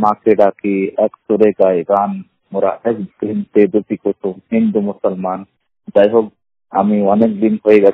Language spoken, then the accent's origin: Bangla; Allahabad, Uttar Pradesh, India; আমার বাড়ি হলো উত্তরপ্রদেশ জেলা এলাহাবাদ, 100 প্রতিবন্ধী অন্ধ।